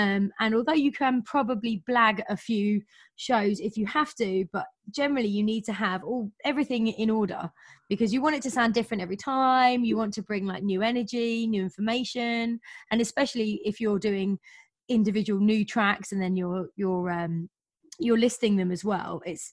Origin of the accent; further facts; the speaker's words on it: Bedford, East of England, United Kingdom; I'm from Bedford, by the way.